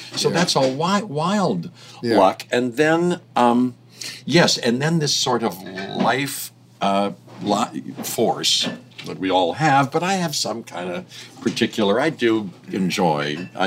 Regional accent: Pittsburgh, Pennsylvania, United States; I was from Pittsburgh, and I didn't know anybody, but I went

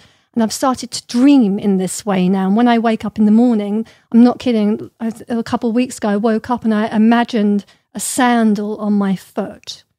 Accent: London, United Kingdom; Well, I grew up in London with a lot of British artists. And so I lived in East London for a while

